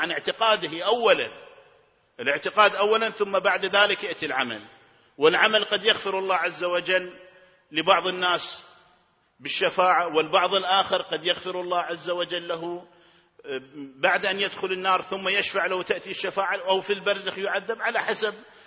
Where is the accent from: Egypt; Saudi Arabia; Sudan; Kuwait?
Kuwait; على أساس أنا كويتي حالي حالك